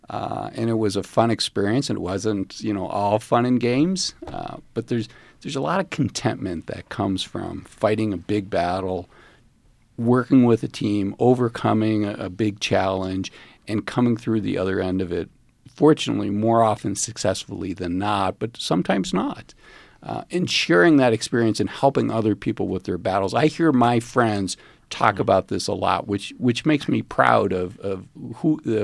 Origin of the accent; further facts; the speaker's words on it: Cleveland, Ohio, United States; now in Park City, United States; And I grew up in Cleveland. I would have said Cleveland viewed itself as a community, but more so Park City than any place I've lived.